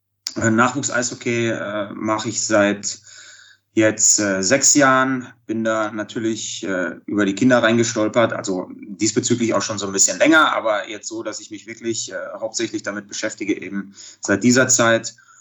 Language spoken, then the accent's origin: German; Dortmund, North Rhine-Westphalia, Germany; born there; Ich habe angefangen in Dortmund damals, bin gebürtiger Dortmunder